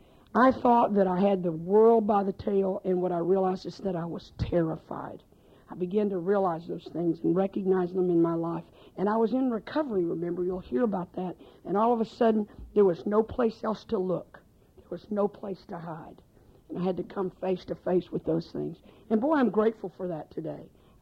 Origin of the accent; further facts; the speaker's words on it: Pasadena, Texas, United States; born there; I was born in Pasadena, Texas. Not my fault.